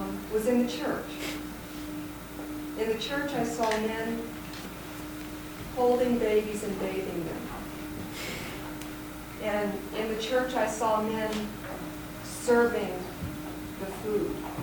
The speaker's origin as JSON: {"language": "English", "region": "the South", "country": "United States", "tie": "born or raised there", "said": "Some of those roles were very entrenched in my childhood because I grew up in the South."}